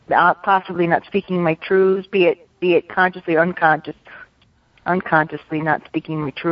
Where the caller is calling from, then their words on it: Louisiana, United States; In Louisiana.